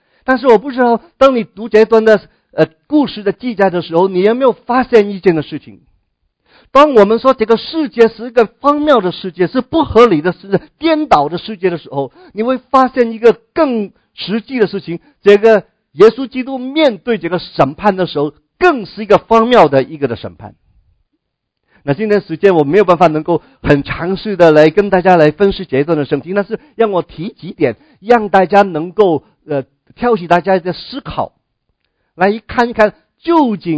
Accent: China; 我们中国人哈，有些的话呢，就是很有意思的哈

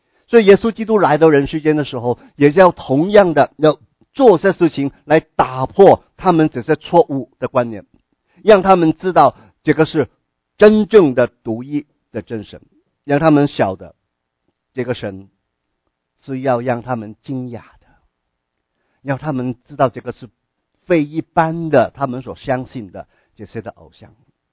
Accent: China; 想一想，是不是我们中国人有很多的神明，对不对？

